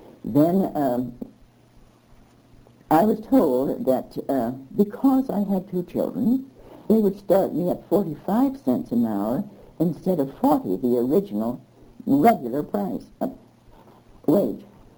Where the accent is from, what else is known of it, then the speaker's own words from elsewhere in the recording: New Jersey, United States; born there; I was born in New Jersey and went to New Jersey State Normal College